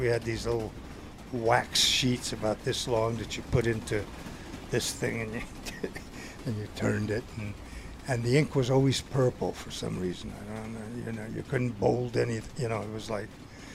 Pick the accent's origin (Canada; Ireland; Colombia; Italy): Italy; English is a second language; now in Montclair, United States; So when I came to this country way long ago in 1951, I didn't speak English. I was Italian, so that was not too good during that time. And I settled down in Montclair, New Jersey.